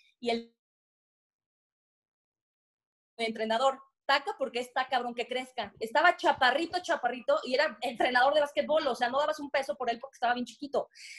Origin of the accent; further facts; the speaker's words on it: Guadalajara, Jalisco, Mexico; yo soy de Guadalajara, tengo dos hermanas mayores y soy como la pilón, o sea, me llevan como 6 años.